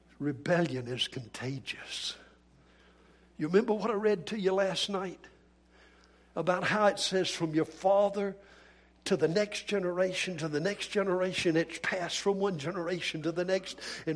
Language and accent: English; Nevada, United States; I come from Nevada. Whoa. Wasn't born in Georgia. Thank you, God. Hallelujah. And I'm not from California.